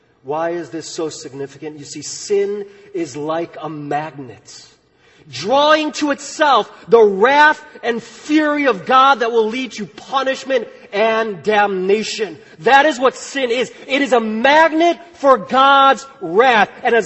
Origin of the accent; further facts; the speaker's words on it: Chicago, Illinois, United States; that prepared me to be a loyal Dallas Cowboys fan growing up in Chicago